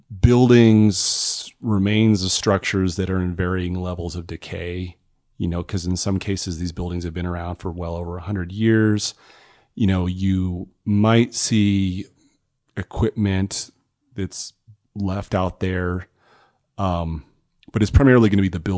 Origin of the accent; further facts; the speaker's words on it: Grand Junction, Colorado, United States; And I remember I grew up in Grand Junction. I remember as a kid hearing about that on the news stations is just like so scary.